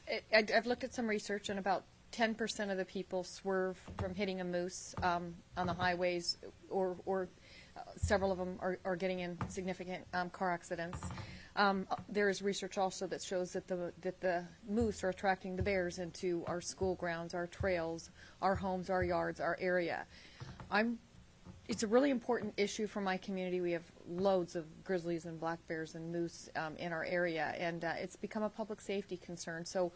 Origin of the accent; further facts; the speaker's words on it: Anchorage, Alaska, United States; Because when I was raised around Anchorage, there were not bears in the community.